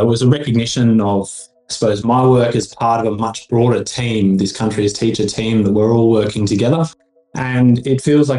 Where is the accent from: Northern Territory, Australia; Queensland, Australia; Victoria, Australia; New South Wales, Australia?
Northern Territory, Australia; Alice Springs; now in Canberra, Australia; And I think back to my experiences back growing up in Alice Springs, like to me that place still grounds me and still is part of who I am.